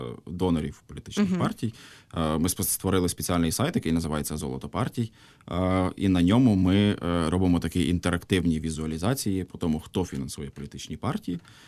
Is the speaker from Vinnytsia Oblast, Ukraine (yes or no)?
no; Smila, Cherkasy Oblast, Ukraine; Я сам родом з Черкащини, постійно їжджу додому в місто Сміла